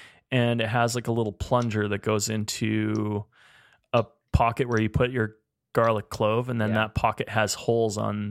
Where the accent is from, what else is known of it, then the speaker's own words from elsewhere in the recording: Edmonton, Alberta, Canada; We're two chefs from Edmonton, Alberta, Canada.